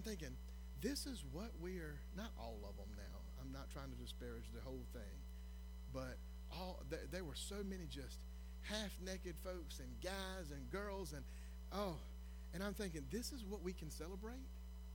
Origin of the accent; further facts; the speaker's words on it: United States; I am proud as an American